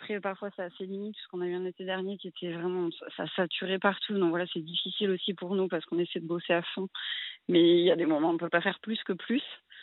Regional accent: Toulouse, Occitanie, France; now in Cap-Ferret, France; Alors moi, je suis toulousaine, donc je triche un peu

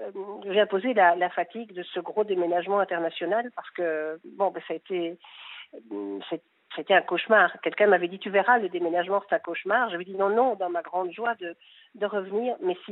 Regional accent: Belgium; alors que je suis belge, nous sommes belges et nous habitions en Belgique depuis toujours

